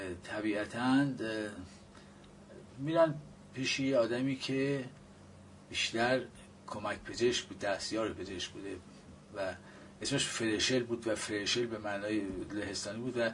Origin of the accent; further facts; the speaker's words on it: Qazvin, Iran; 22 مهر 1318 من در قزوین متولد شدم. … پدرم کارمند پست و تلگراف بود